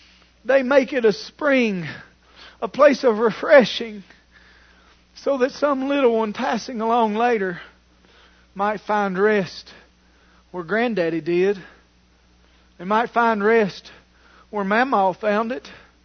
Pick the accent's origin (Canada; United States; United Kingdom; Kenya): United States; Kentucky; I grew up in Letcher County in eastern Kentucky.